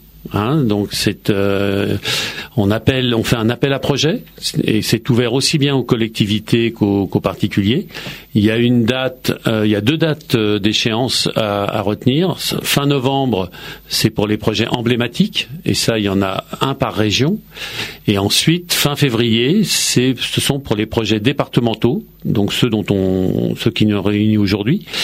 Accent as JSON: {"language": "French", "town": "Paris", "region": "Île-de-France", "country": "France", "tie": "born there"}